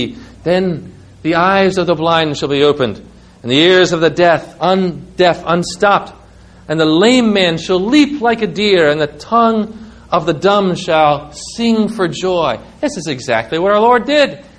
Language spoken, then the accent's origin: English; New York City, New York, United States; born there; I was born in New York City.